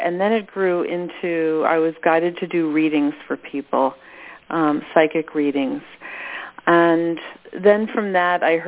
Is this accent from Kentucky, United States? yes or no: no; New York, United States; now in Bancroft, Canada; I'm from New York and now living in wonderful Bancroft.